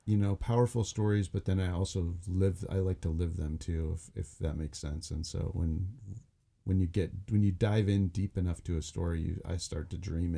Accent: Bethel, Alaska, United States; rural Alaska that I had plenty of my friends growing up in Bethel.

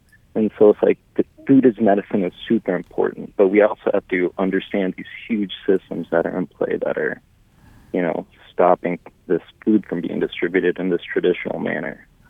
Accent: Hooper Bay, Alaska, United States; I am originally from Hooper Bay, the Bohiyaw community

